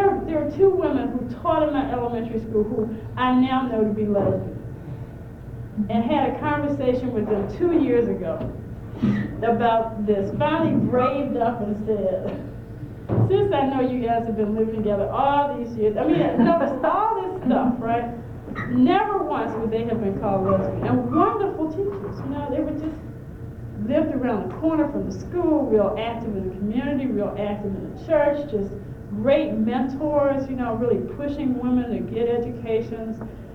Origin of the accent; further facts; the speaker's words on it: the South, United States; And I always think about my church experience growing up in the South.